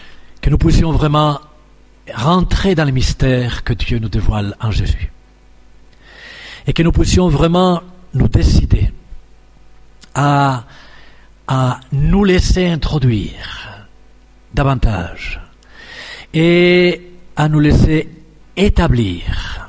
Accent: Spain; Je demande, je suis espagnol et j'ai été à l'école d'un grand espagnol

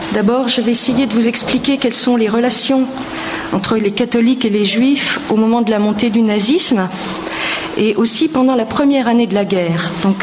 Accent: Nouvelle-Aquitaine, France; C'est un petit peu aussi dans cette atmosphère des souvenirs de la guerre que j'ai grandi en Corrèze.

